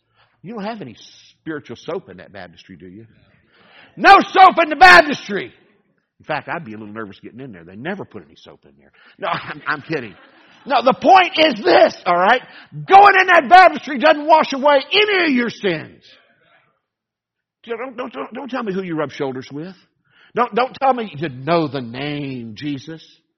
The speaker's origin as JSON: {"language": "English", "region": "Texas", "country": "United States", "tie": "born or raised there", "said": "I grew up in Texas, and it's always amazing to a lot of people that have never been around Spanish speakers"}